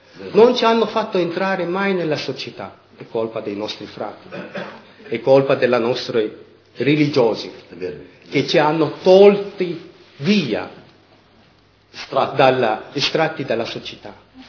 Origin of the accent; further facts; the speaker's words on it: Palestine; born there; Italian is a second language; Anche se noi tutti quanti siamo nati in Palestina.